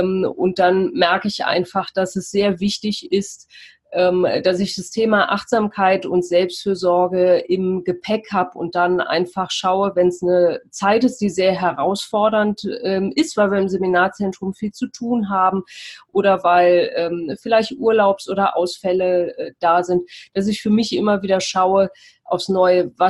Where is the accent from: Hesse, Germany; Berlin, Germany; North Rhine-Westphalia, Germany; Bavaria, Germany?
North Rhine-Westphalia, Germany; Cologne; Ich komme aus Köln, habe dort mein Atelier für Persönlichkeit